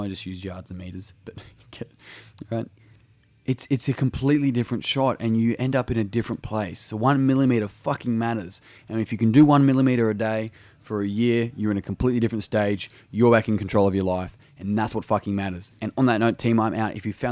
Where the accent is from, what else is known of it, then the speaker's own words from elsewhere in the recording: Australia; I'm an Australian. It's like, I was born in a country called Australia